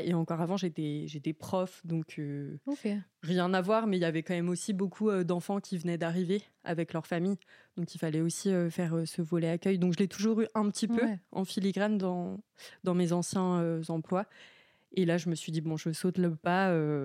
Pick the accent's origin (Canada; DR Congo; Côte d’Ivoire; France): France; Joncherie-sur-Suippes, Grand Est; J'ai grandi, donc pour l'ordre, j'ai grandi en Champagne-Ardenne, dans un petit village qui s'appelle Joncherie-sur-Suippes, de 200 habitants.